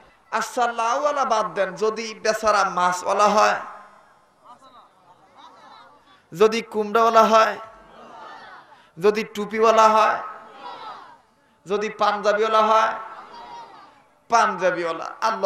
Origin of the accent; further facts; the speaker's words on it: Dhaka, Dhaka Division, Bangladesh; আমি ঢাকার মানুষ, ভাষায় তো কোনো তারতম্য নাই